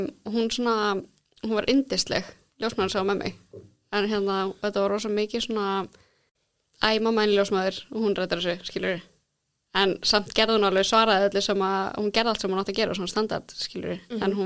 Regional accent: Hafnarfjordur, Capital Region, Iceland; Ég olst upp í Hafnarfirði alla mína tíð búið þar

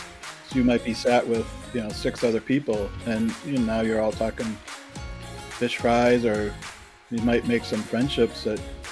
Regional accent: Wisconsin, United States; But yeah, so I grew up in Wisconsin, basically had fish fries all my life and enjoyed them.

